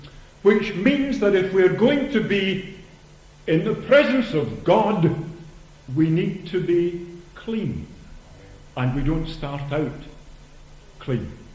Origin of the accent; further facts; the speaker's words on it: Saltcoats, Scotland, United Kingdom; I was brought up in Saltcoats.